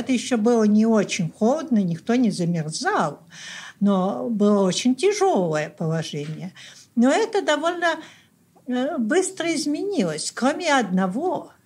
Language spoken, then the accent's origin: Russian; Saint Petersburg, Russia; Мы все были из Петербурга